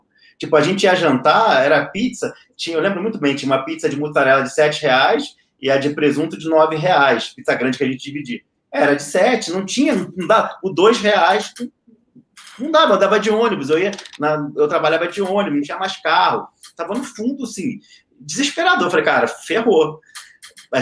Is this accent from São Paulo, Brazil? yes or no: no; Rio de Janeiro, Brazil; Eu sou carioca, carioca, palavrão é vírgula